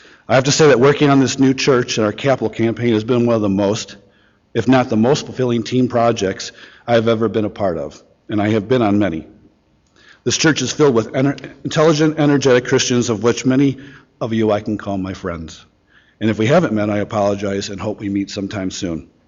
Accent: Des Plaines, Illinois, United States; I grew up in Des Plaines with my older sister and my parents. We were Catholic, but did not attend church very often or almost never.

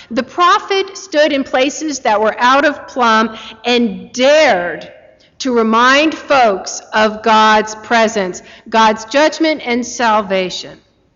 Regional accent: Virginia, United States; my hometown in Virginia, Northern Virginia.

